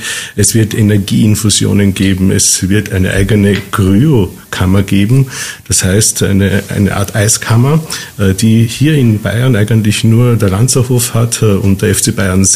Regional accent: Austria; Ich bin ein Ösi

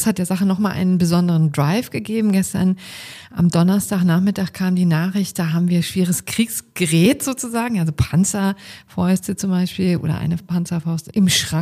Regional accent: Berlin, Germany; als Berlinerin

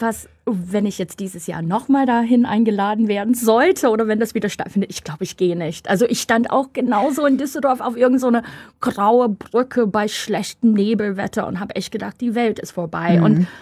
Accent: United States; German is a second language; ja, das ist furchtbar, wir sind schlimm, aber ich schreibe Postkarten an Wähler in den USA

